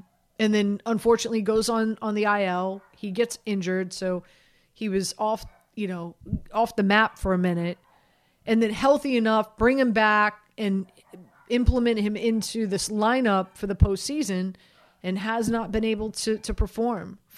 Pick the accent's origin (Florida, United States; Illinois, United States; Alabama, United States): Florida, United States; Miami; Listen, I grew up in Miami. My dad played for the University of Miami, so I grew up a huge Canes fan.